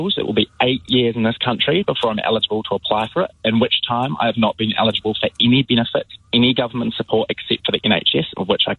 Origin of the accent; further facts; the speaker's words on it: New Zealand; now in London, United Kingdom; I'm a New Zealander living in London on a visa.